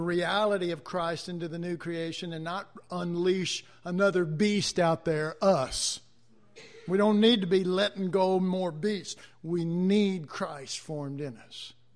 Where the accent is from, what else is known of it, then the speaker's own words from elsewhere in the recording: Dallas, Texas, United States; And I was raised in Oak Cliff, and that doesn't mean much to you here, but anybody knows anything about Dallas area, it's a rough area.